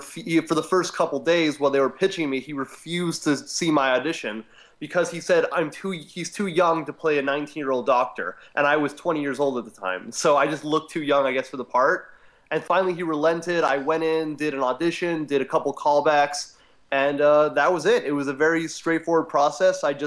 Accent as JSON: {"language": "English", "town": "Littleton", "region": "Colorado", "country": "United States", "tie": "born or raised there", "said": "I grew up in Littleton, Colorado. It's sort of the most infamous town in Colorado these days."}